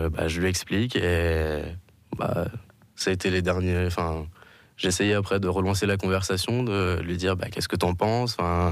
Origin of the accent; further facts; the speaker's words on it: Bogny-sur-Meuse, Grand Est, France; Donc, je viens de Bogny-sur-Meuse, dans les Ardennes, un petit village à 15 minutes de Charleville-Mézières.